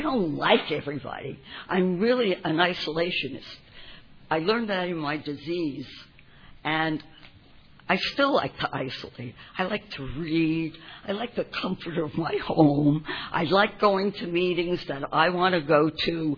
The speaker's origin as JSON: {"language": "English", "town": "Bronx", "region": "New York", "country": "United States", "tie": "born or raised there", "moved": "yes", "lives_now": "San Diego, United States", "said": "I grew up in the Bronx, but of course you didn't know that from my accent. I've lived in San Diego now for 35 years."}